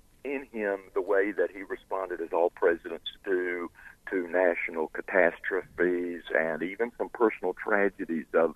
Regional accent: United States; and I'm an American first, a Republican second

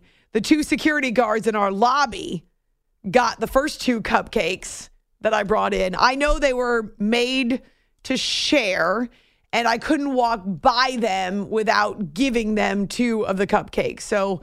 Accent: United States; I share with you, I hope, a pride in our country, warts and all, pride as an American citizen.

